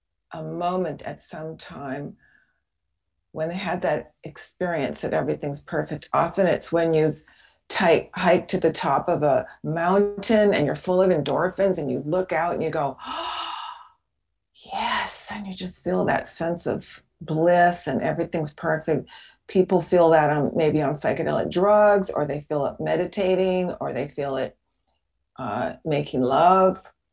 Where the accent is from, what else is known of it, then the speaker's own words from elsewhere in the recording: Seattle, Washington, United States; I was a neighbor of yours. I was in Seattle. And As soon as I was old enough, I moved to the sun because I couldn't take that rain.